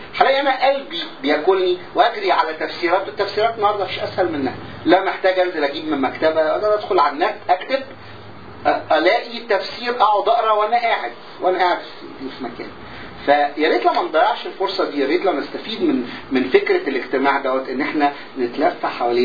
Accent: Egypt; moved away; انا جاي من مصر

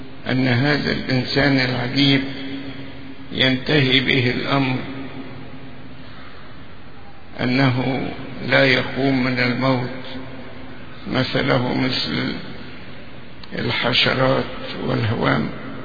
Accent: Egypt; مصلين في هذه المناسبة من اجل بلادنا مصر ان يسود فيها السلام والامان والاستقرار وأن يتحسن اقتصادنا.

